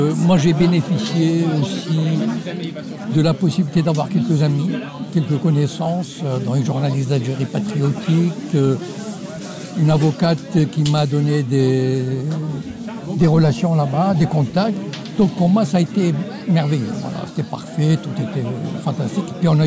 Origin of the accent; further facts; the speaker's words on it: Morocco; Parce que, vous savez, je viens du Maroc